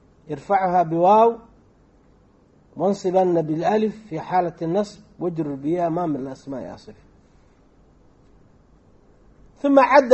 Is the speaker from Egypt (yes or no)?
no; Somalia; عندنا في الصومال القدماء كان مثل عندهم